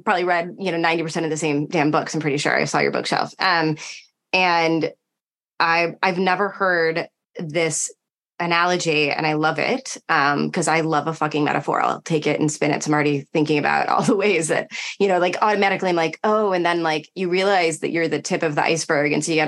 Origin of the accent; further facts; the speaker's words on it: New Hampshire, United States; born there; the reason my parents moved away from Michigan, I was born in New Hampshire